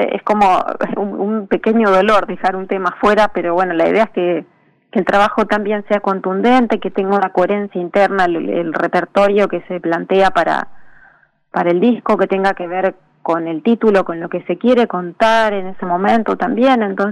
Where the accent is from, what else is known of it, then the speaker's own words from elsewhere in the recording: Ingeniero Jacobacci, Río Negro, Argentina; en Ingeniero Jacobacci, si bien vivo hace muchos años en el conurbano sur de la provincia de Buenos Aires, pero mis raíces y mi corazón siempre está un poco también en mi provincia, en Ingeniero Jacobacci, mi pueblo querido de la meseta patagónica.